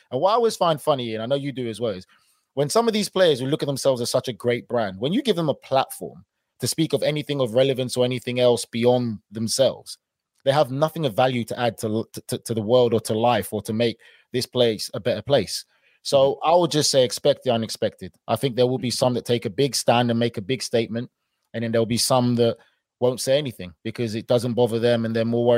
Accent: England, United Kingdom; I was born and raised in England.

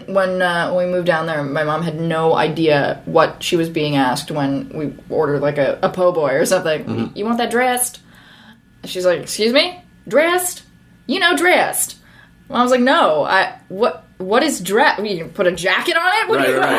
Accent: New Orleans, Louisiana, United States; also born or lived in California; I was born in Northern California, and right before I turned five, my family moved to the New Orleans area.

